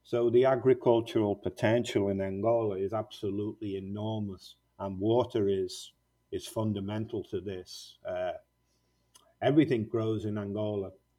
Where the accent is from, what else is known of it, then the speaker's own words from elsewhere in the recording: United Kingdom; also born or lived in Brazil; I'm British, but I got married to a Brazilian, lived in Brazil most of my life. My kids are Brazilians.